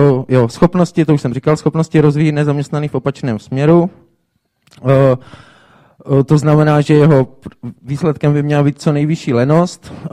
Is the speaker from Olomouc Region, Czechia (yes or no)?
no; Brno, South Moravian Region, Czechia; a jsem z Brna.